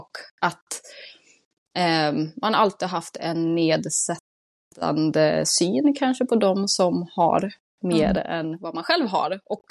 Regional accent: Tidaholm, Västra Götaland County, Sweden; jag är uppvuxen i Tidaholm som är en industristad.

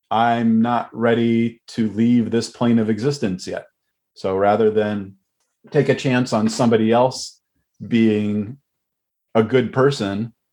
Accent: Santa Cruz, California, United States; Growing up in California, specifically where I was living, I always had the opportunity to see a wide variety of movies. Even in Santa Cruz, which has a population less than 100,000 people in the 80s

